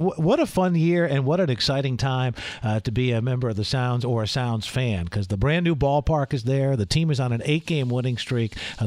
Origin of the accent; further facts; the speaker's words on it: Providence, Rhode Island, United States; We lived 45 minutes from Boston. I grew up just outside of Providence, Rhode Island.